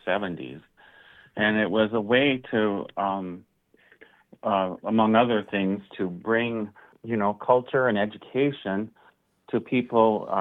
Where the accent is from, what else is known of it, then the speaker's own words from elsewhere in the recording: North Dakota, United States; I grew up in Barnes County.